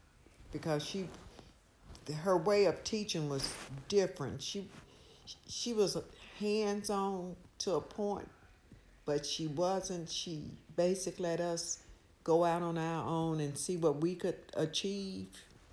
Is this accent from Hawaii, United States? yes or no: no; Memphis, Tennessee, United States; I grew up in Memphis. Most of my life I lived in Chicago, Illinois during my teenage years. About five consecutive summers that I would spend there.